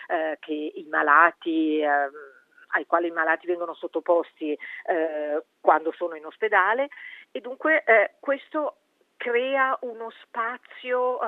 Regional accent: Ticino, Switzerland; sono ticinese

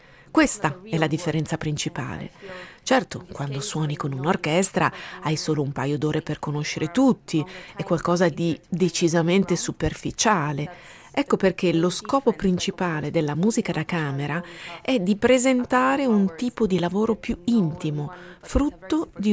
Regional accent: Spain; now in Vienna, Austria; Trovo molto stimolante suonare in Spagna, che è il mio paese d'origine, ma anche a Vienna, la città dove vivo attualmente.

